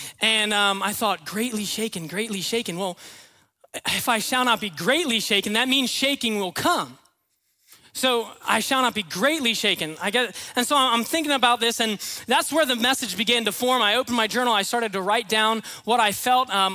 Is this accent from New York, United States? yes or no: no; Virginia, United States; I'm from Virginia originally. And in 2011, an earthquake hit my hometown in the state of Virginia. I was 13 years old